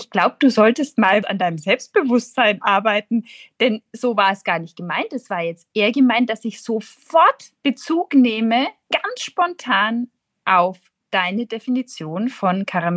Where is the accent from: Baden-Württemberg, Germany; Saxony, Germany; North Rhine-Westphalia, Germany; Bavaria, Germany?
Bavaria, Germany; Nuremberg; Und wenn man als Nürnbergerin Mut beweist, dann fährt man nach Fürth.